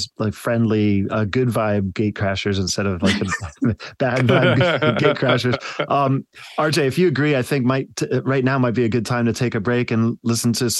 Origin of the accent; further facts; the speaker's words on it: New Jersey, United States; growing up in New Jersey in basically an agrarian area and corn gets to be 8 feet